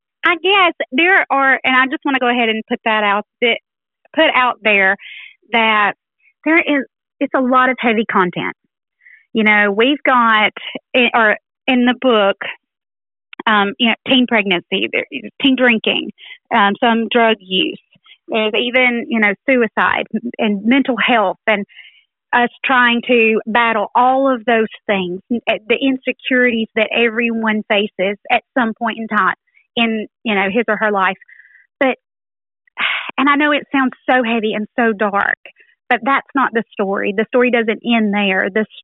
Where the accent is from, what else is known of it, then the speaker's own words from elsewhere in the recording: Haleyville, Alabama, United States; I'm from Haleyville, Alabama.